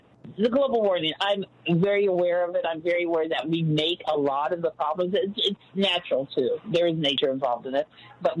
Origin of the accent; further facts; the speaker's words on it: California, United States; now in Colorado, United States; I grew up in California, and actually I'm actually in the state of Colorado now, basically because it's smog, one of the reasons, and we had to get out of California many moons ago, 1989.